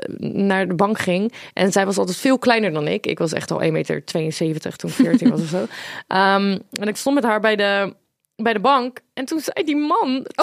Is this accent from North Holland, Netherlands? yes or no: no; South Holland, Netherlands; Want ik kom uit Westland.